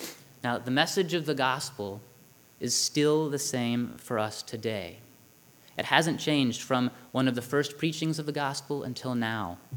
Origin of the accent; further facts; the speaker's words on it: Georgia, United States; Now, I'm from Georgia. Down in Georgia, we would have concluded with an altar call.